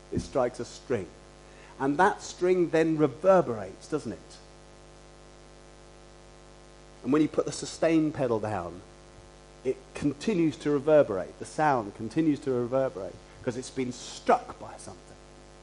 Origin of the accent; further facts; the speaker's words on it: London, United Kingdom; You can tell I'm a Londoner.